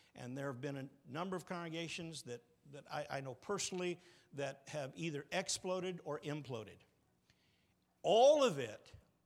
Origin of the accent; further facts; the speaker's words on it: Phoenix, Arizona, United States; I grew up in Phoenix. And I grew up in a congregation of about 350 people.